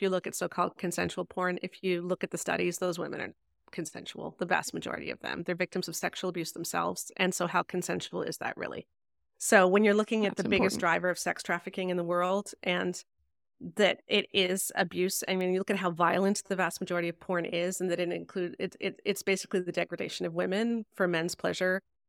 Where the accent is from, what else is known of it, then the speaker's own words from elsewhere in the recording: Canada; But like, yeah, no, like, okay, Ryan, I'm Canadian.